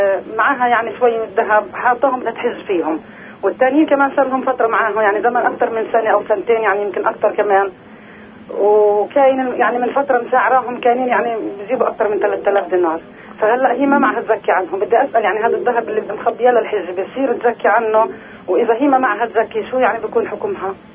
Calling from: Nablus, West Bank, Palestine

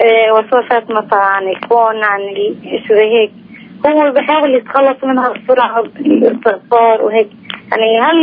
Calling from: Qalqilya, West Bank, Palestine

